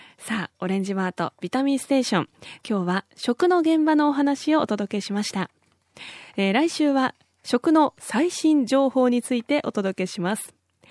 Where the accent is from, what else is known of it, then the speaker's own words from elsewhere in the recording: Gunma, Japan; 私はあの海なし県の群馬出身だからこそ